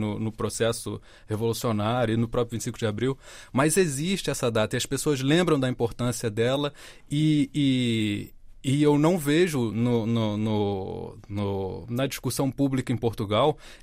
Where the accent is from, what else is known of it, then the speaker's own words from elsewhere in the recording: Brazil; eu como brasileiro tenho